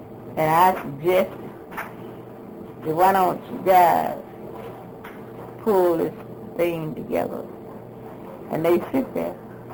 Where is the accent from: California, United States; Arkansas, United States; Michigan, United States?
Arkansas, United States; Little Rock; I organized a group in my hometown back in Little Rock, and was a very strong group there.